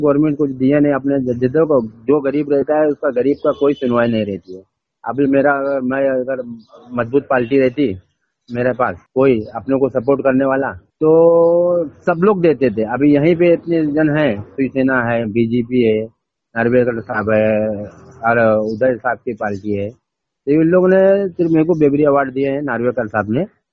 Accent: Mumbai, Maharashtra, India; born there; मैं बम्बई का पैदावार बम्बई का हूँ। मेरा गांव इलाहाबाद है, लाल गोपालगंज जिला प्रतापगढ़ तहसील कोंडा परेवा नारायणपुर गांव, मुंबई के पैदाइश है।

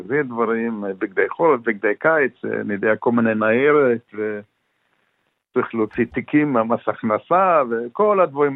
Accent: Namibia; now in Kfar Aza, Israel; אני נולדתי בנמיביה, משפחה יהודים שעזבו את גרמניה ברגע האחרון בהתחלת השואה, והתיישבו בנמיביה, ושם נולדתי והתחנכתי, ועליתי

